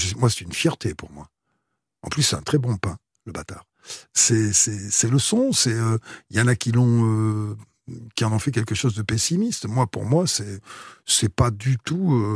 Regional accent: Brive-la-Gaillarde, Nouvelle-Aquitaine, France; moved away; Moi, j'ai jamais décollé d'abord de mon enfance, et puis j'ai jamais décollé des premiers jours où je suis parti de Brive, où j'étais encore à Brive, que je savais pas du tout ce que j'allais faire

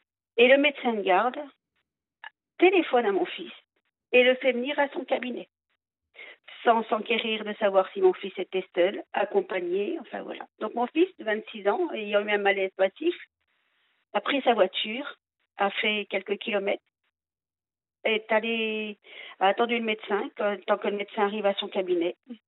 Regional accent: Bourgogne-Franche-Comté, France; Alors, j'ai 62 ans et ben, je vous appelle pour maman, je suis dans les Yvelines parce que je garde mes petites filles, mais autrement je suis du Doubs.

